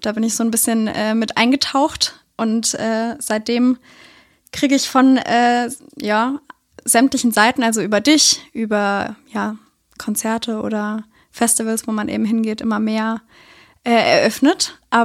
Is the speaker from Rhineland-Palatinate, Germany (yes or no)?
yes; Osthofen, Rhineland-Palatinate, Germany; also ich bin in Osthofen groß geworden. Das ist in der Nähe von Mainz. Genau, also im Südwesten von Deutschland.